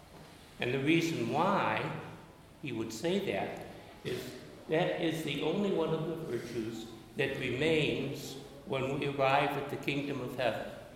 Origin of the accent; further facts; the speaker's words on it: Chicago, Illinois, United States; One is I was growing up in Chicago in the 1950s, and Chicago, of course, is not like California. It's very flat.